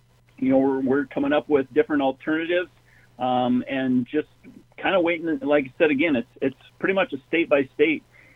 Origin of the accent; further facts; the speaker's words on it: Jackson, United States; The greatest thing, I grew up in Jackson, and I've been going to the races there ever since I can remember.